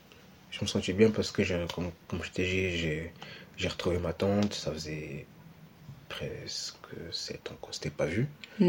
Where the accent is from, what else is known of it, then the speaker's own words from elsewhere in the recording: Portugal; j'ai 26 ans et je viens du Portugal.